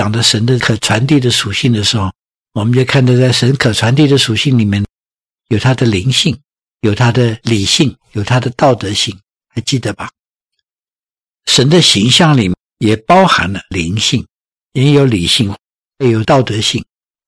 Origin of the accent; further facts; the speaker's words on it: Taiwan; 我记得我年纪小的时候在台湾长大，